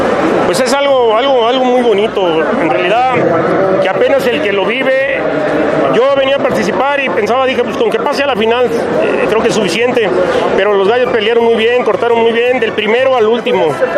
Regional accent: Guasave, Sinaloa, Mexico; now in Mexico City, Mexico; Yo soy de Guasave, Sinaloa, mi madre de Cubilete, pero vivimos aquí en la Ciudad de México, a las orillas de la Ciudad de México también.

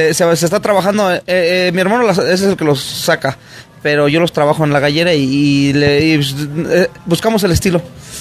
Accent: Guanajuato, Mexico; now in Querétaro, Mexico; El criadero y nosotros somos de Guanajuato, pero estamos radicando en Querétaro.

